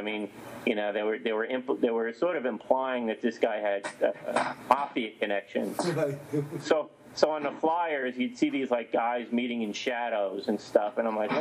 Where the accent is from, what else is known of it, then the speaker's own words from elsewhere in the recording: Howell, New Jersey, United States; where I grew up in Howell, it's all behind the scenes, the politics, you know.